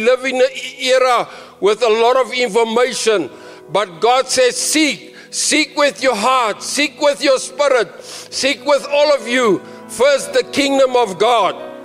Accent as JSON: {"language": "English", "country": "South Africa", "said": "we said, well, our children, we're South African and the situation, and we want our children in the school."}